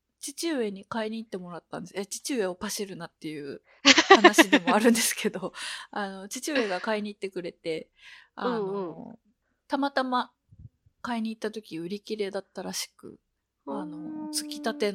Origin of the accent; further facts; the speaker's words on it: Osaka, Japan; 地元大阪の黒門市場っていうところにある、